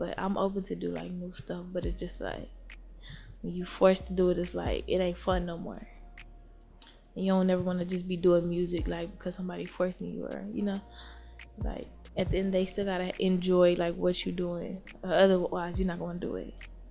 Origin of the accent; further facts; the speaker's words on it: Dallas, Texas, United States; also born or lived in Atlanta; now in California, United States; I'm from Dallas, Texas, born and raised. I'm from the north side. So I'm from North Dallas, yeah. I live in California.